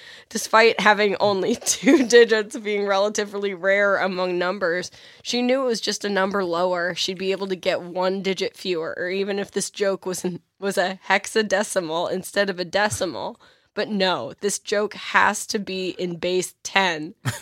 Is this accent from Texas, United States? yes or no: no; Missouri, United States; and no, I'm not from Tennessee. I'm from Missouri.